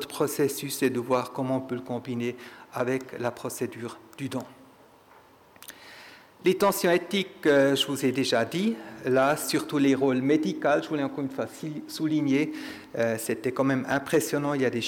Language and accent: French; Switzerland; Désolé, moi, je suis Suisse-Allemand, mais j'ai quand même une grand-mère neuchâteloise.